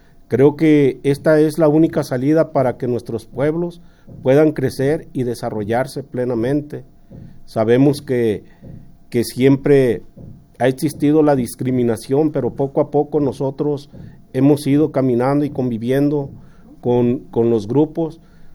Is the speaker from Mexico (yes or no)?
yes; Jalisco, Mexico; en mi pueblo solamente existen dos escuelas interculturales